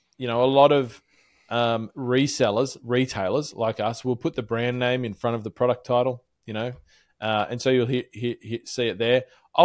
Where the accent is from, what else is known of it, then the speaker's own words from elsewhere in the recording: Australia; I'm obviously an Australian, but you're in the USA.